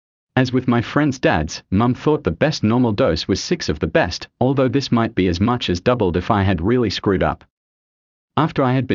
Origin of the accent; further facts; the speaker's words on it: South Africa; When I was growing up in South Africa during the 1960s, the cane was in widespread use for corporal punishment.